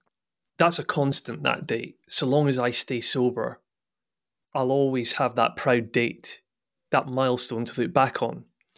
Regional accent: Scotland, United Kingdom; So being born and raised in Scotland, I don't think it will surprise, or I hope it won't offend anyone, when I say that Scotland is quite famed for its drinking culture.

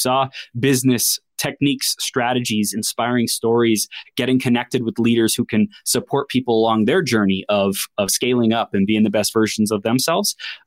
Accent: Chino, California, United States; I grew up in Southern California, Inland Empire, Chino area, went to Cal Poly Pomona.

